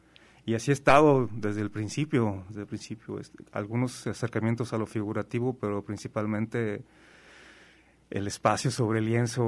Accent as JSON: {"language": "Spanish", "town": "Guadalajara", "region": "Jalisco", "country": "Mexico", "also_born_or_lived": "Mexico City", "lives_now": "Oaxaca, Mexico", "said": "Yo todavía sigo diciendo que yo soy de Guadalajara. Aunque nací en el DF y ahora vivo en Oaxaca, pues hay cosas, mis padres todavía viven aquí."}